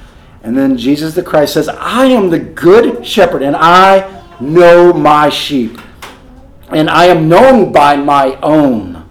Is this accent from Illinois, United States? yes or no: yes; Belleville, Illinois, United States; I grew up in Belleville, Illinois, and that's the church area that I'm from. I was born there in the church